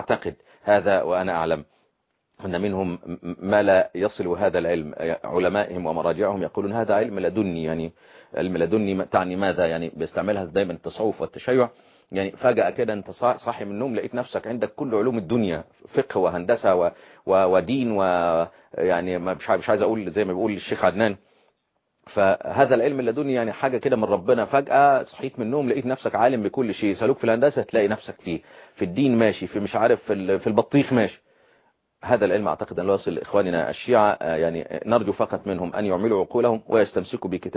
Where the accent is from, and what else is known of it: Egypt